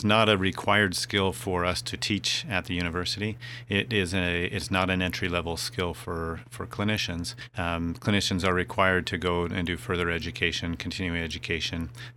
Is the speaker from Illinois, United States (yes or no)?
no; Washington, United States; And then I left the service and went to my home state of Washington and practiced there for 6 years in a small rural community.